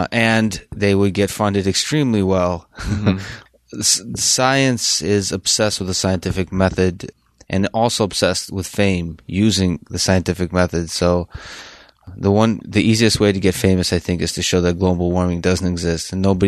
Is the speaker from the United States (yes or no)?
no; Russia; Like when I grew up in Russia, it's more common to just argue and yell with your family about politics.